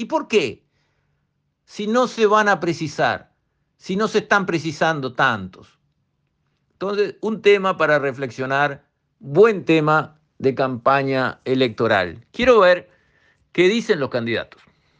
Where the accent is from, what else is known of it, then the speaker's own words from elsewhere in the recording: Uruguay; Pero esa plata la pone alguien, que somos nosotros, los uruguayos de a pie.